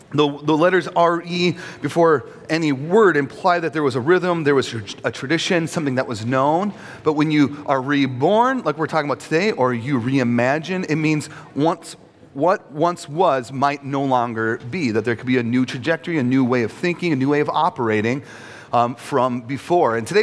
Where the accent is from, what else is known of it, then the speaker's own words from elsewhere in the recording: Cloquet, Minnesota, United States; born there; Like, I was born in Cloquet, Minnesota.